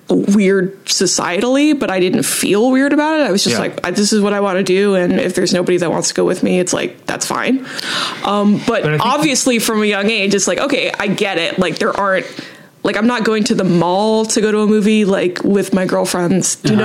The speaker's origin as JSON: {"language": "English", "region": "California", "country": "United States", "said": "But I'm from the suburbs. It's not like I'm from Bollywood or anything like that. I'm from the suburbs of Southern California."}